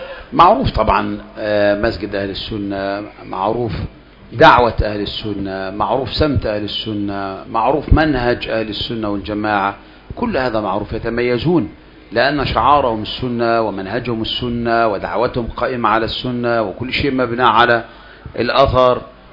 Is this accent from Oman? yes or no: no; Kafr El Sheikh Governorate, Egypt; وإحنا عندنا في كفر الشيخ عرف في بعض مسائل، ونحن من يعني بلد وحيدة عامة